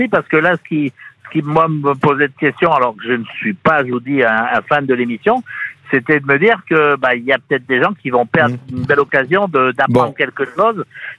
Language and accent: French; Chamalières, Auvergne-Rhône-Alpes, France; Je suis de Chamalières, dans le Puy-de-Dôme.